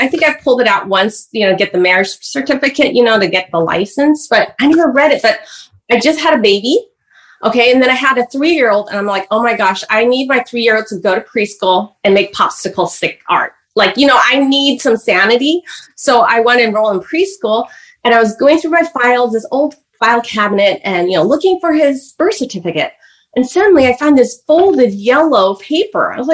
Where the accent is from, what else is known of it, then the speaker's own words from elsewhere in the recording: California, United States; born there; And I was born in California. We come from opposite cultures.